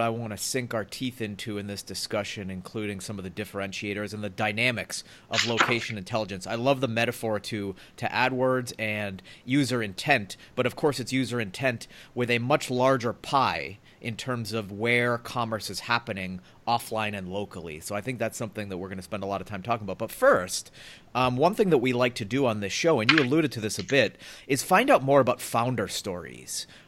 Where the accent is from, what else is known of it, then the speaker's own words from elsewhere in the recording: New England, United States; I grew up in New England, so I know that well.